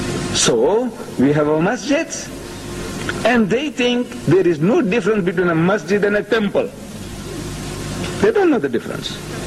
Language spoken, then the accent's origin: English; Maharashtra, India; You can mistake me for a Pathan, a Punjabi, or a Gujarati from the Bombay province. Actually, I'm from there. I'm a Hindi. I'm a man from Hind.